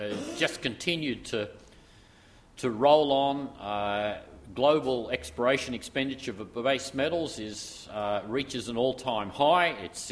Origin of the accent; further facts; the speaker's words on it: Australia; As an Australian